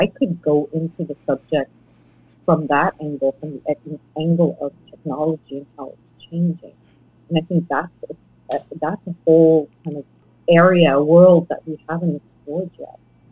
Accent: Trois-Rivières, Quebec, Canada; that growing up in Trois-Rivières, the crucial part of my childhood.

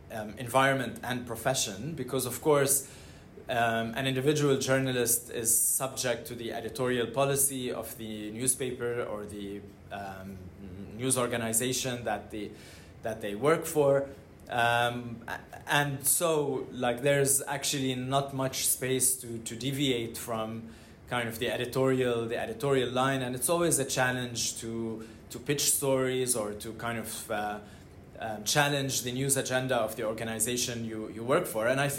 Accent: Lebanon; also born or lived in Syria; Growing up in the Middle East, I grew up in Lebanon and Syria

